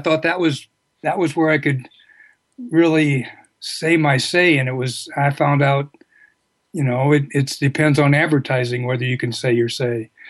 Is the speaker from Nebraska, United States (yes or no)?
yes; Norfolk, Nebraska, United States; I grew up in Norfolk, Nebraska, a small town. It was the hometown of Johnny Carson.